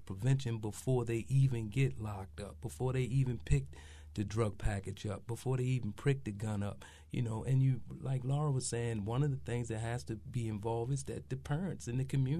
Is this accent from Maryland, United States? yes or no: yes; Baltimore, Maryland, United States; I grew up in the Emerson Village section of Baltimore. So that was like middle class at that time, the early 70s.